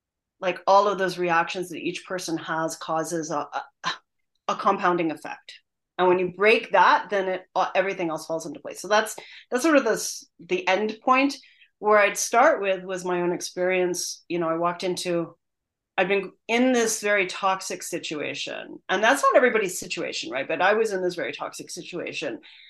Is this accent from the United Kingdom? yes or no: no; Canada; I'm originally Canadian